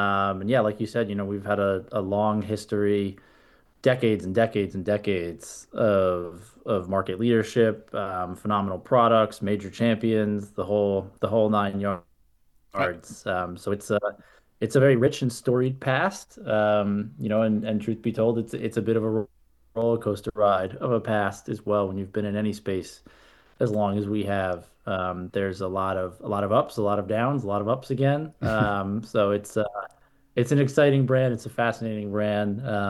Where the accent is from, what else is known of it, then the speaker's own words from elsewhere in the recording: New York, United States; I grew up kind of outside New York City, just a little bit north, so northeast guy through and through.